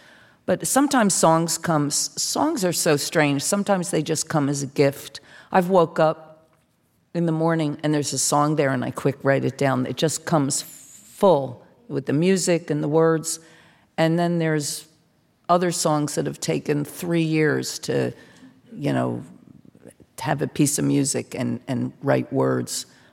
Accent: New Jersey, United States; and I'm from South Jersey, and it's like, I just didn't want, you know, a sort of a middle New Jersey.

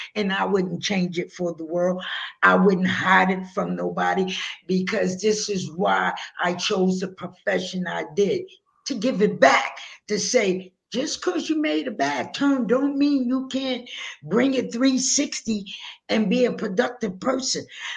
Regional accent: New York City, New York, United States; I contribute my success and my little pitfalls to where I grew up in the South Bronx and during that era that I grew up in the South Bronx. I'm a 50s baby, you know?

